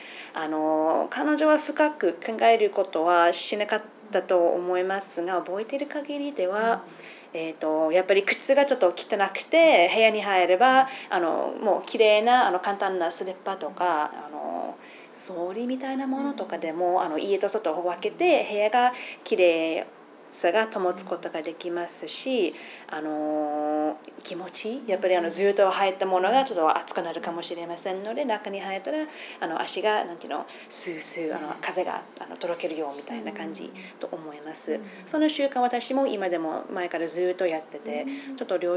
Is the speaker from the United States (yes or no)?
yes; United States; Japanese is a second language; アメリカの出身でアメリカの育ちです